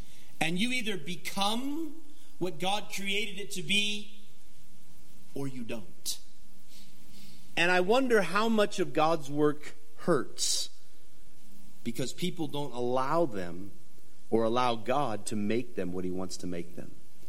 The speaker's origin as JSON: {"language": "English", "region": "Colorado", "country": "United States", "tie": "born or raised there", "said": "because when I was a kid, I grew up in Colorado, and we went to a small school for a little while"}